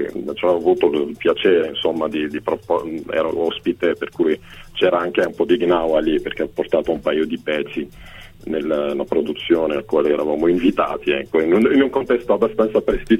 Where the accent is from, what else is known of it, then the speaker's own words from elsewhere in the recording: Bologna, Emilia-Romagna, Italy; in Abruzzo, anche sono bolognese.